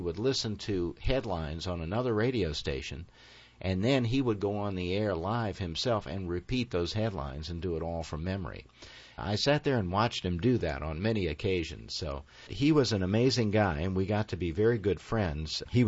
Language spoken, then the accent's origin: English; Richmond, Virginia, United States; now in Raleigh, United States; I grew up in Richmond, Virginia